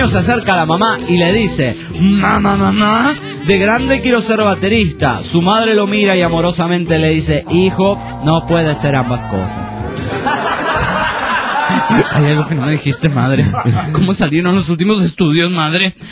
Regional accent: Baja California Sur, Mexico; Soy de Baja California Sur, cabrón.

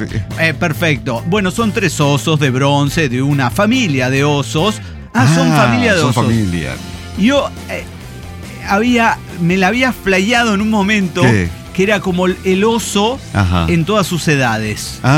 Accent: Saltillo, Coahuila, Mexico; de Saltillo, Coahuila.

